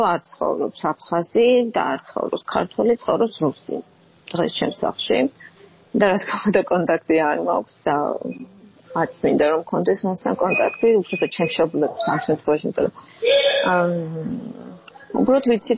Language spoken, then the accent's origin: Georgian; Gagra, Abkhazia, Georgia; born there; იმიტომ რომ მე იქ დავიბადე